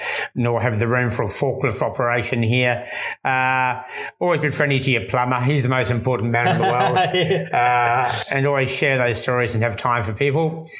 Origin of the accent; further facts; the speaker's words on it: New Zealand; born there; I was born in New Zealand